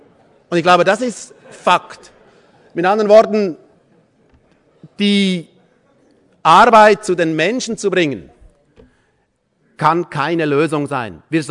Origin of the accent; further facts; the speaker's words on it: Switzerland; Nachdem Sie mich jetzt als Schweizer eine Stunde angehört haben, können Sie davon ausgehen, dass Schweizer und Deutsche mehr gemein haben als Trennendes.